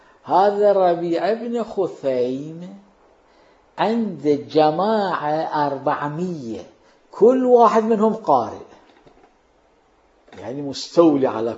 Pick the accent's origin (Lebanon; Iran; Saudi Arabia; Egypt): Iran; يعني شلون السفاح عندنا في إيران